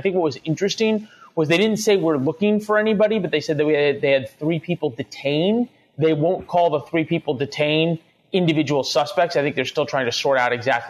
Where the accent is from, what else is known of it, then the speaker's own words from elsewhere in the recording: St. Louis, Missouri, United States; that's not very different than my hometown of St. Louis